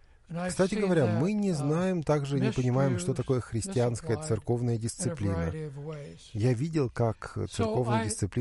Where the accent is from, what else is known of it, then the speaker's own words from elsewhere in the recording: United States; я из Соединенных Штатов, я живу в Аризоне.